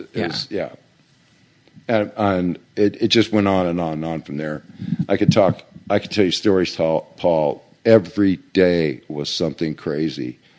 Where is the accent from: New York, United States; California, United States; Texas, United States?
California, United States; Sherman Oaks; we grew up in Sherman Oaks when the Ventura Freeway wasn't there, right?